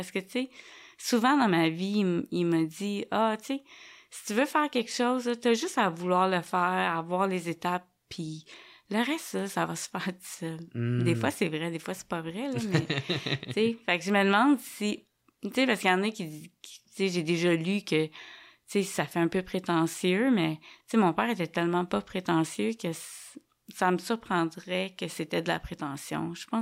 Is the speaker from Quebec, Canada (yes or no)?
yes; Quebec, Canada; also born or lived in New York; pour qu'on naisse au Québec. Fait que moi, je suis québécoise. Mmh. Tu sais, je suis née en juillet, après ça, on est reparti tout de suite.